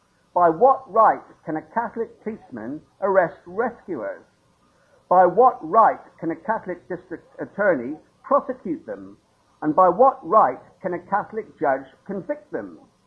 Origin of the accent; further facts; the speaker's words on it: United Kingdom; but I'm afraid you won't forgive me for being British.